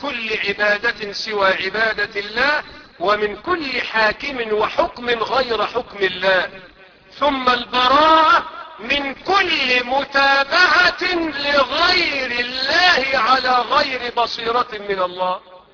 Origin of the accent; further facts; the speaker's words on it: Egypt; اللهم اجعل بلدنا مصر بلد أمن وأمان ورخاء واستقرار